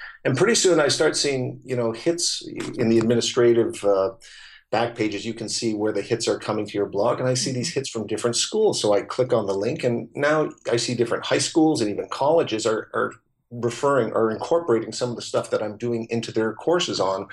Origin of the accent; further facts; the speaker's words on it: Canada; I remember growing up in Canada.